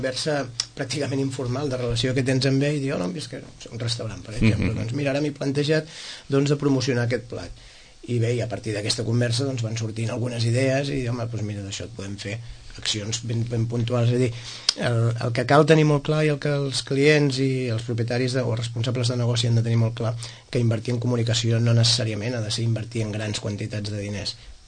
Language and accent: Catalan; Sitges, Catalonia, Spain; si estem treballem a Sitges perquè som de Sitges i per la comoditat de poder anar a dinar a casa i poder anar de 5 minuts de casa a la feina